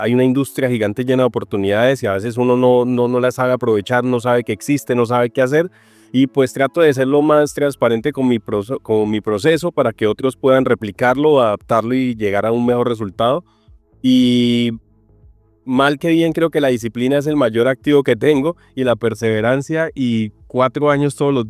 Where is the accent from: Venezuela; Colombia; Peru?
Colombia; Santander; soy un santandereano muy echado para adelante